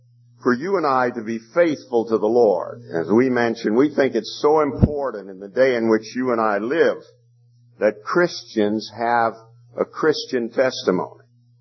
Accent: Frostproof, Florida, United States; No one has mentioned that I'm from Frostproof, Florida. I thought I'd mention that tonight, that I'm from Frostproof, Florida.

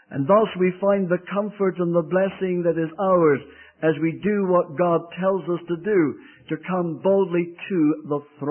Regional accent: Scotland, United Kingdom; also born or lived in England; Now, having said that, don't say I'm English, because I'm not English. There's a great difference between a Scotsman and an Englishman.

